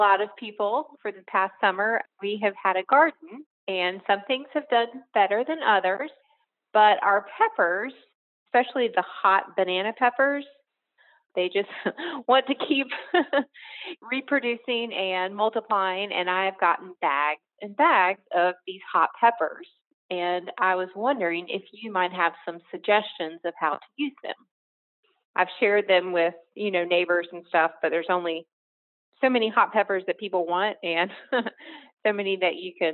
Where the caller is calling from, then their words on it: Whispering Pines, North Carolina, United States; I am calling from Whispering Pines, North Carolina.